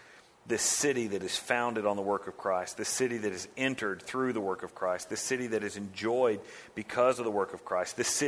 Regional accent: United States; the red, white, and blue. I'm of the USA. I'm a citizen of heaven, right? And don't mess with me. I come from America.

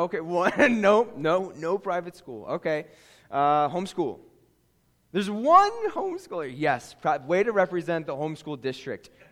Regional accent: Scranton, Pennsylvania, United States; It's only made up of tough people from Scranton, Pennsylvania, but it's where I grew up. I grew up in Scranton.

